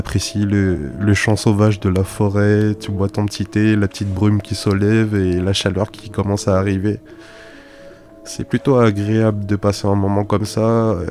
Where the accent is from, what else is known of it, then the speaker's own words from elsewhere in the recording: Clermont-Ferrand, Auvergne-Rhône-Alpes, France; Et depuis, j'ai grandi à Clermont-Ferrand, quoi. Du coup, c'est un peu ma ville aujourd'hui.